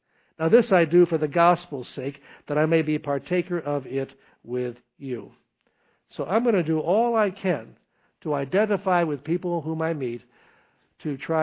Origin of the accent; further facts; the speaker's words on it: Albany, New York, United States; I was from the Albany area, and Colony was a different world. I never knew Colony until I came out here for the church.